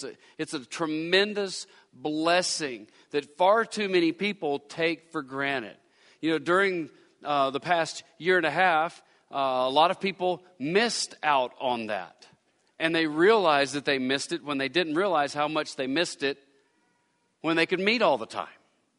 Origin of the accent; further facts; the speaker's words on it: United States; now in Florida, United States; Not because I'm an American, not because I live in Florida, not because I'm a male, not because I'm white